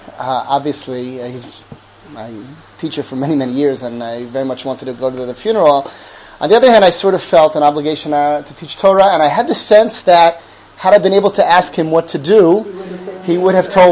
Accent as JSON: {"language": "English", "country": "United States", "tie": "born or raised there", "lives_now": "Israel", "said": "I went to Israel for the year after high school, and I grew up in America."}